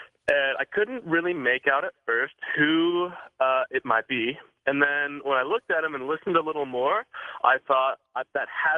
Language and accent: English; Portland, United States; now in Denver, United States; I'm originally from Portland, but I was walking around downtown near the Capitol.